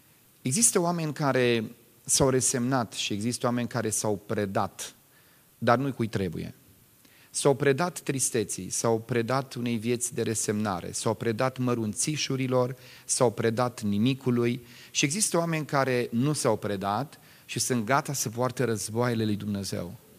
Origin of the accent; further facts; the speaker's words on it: Romania; eu ca român